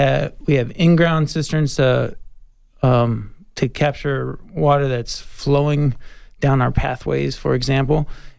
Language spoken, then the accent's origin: English; Tucson, Arizona, United States; I grew up in Tucson, and so in the 80s, everyone had a lawn.